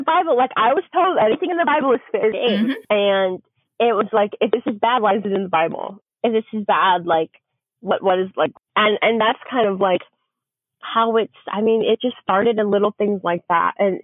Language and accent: English; New York City, New York, United States; I grew up in the New York City area.